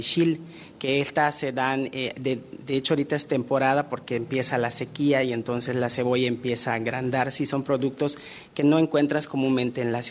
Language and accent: Spanish; Halachó, Yucatán, Mexico; yo soy de Jalachó, de una población cercana a Campeche.